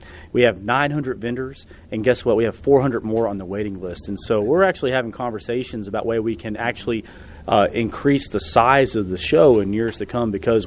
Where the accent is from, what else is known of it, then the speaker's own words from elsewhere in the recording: Toyota, Aichi, Japan; whether it be with Toyota, where I'm from, my hometown.